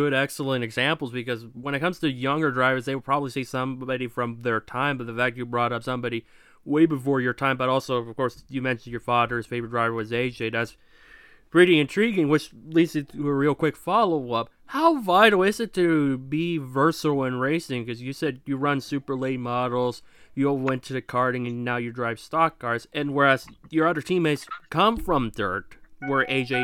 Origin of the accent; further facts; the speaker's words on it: Washington, United States; I guess where I'm from in Washington, there's two Lakewoods